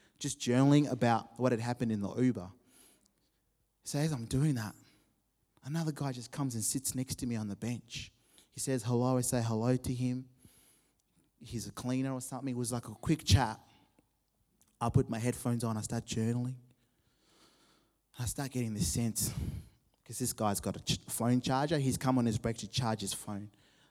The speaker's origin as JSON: {"language": "English", "region": "Harare", "country": "Zimbabwe", "tie": "born or raised there", "said": "I've just been to my hometown, Zimbabwe. Harare is the town. I hadn't been for 10 years."}